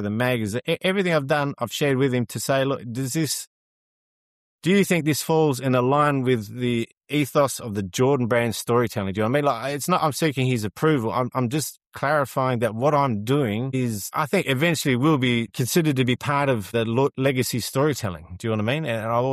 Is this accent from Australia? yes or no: yes; Australia; accent: Australian; Talking obviously a little bit slower because of my Australian accent and this